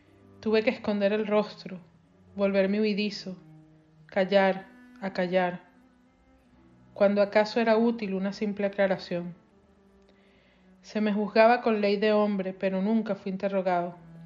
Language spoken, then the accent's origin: Spanish; Venezuela; now in New York, United States; soy artista venezolana radicada en Nueva York